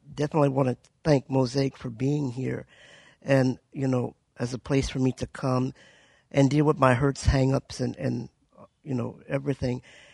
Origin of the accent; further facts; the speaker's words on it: Louisiana, United States; also born or lived in Tacoma; now in Spokane, United States; First half of my life, I grew up in Louisiana. Second half up here. I was in Tacoma and then here in Spokane.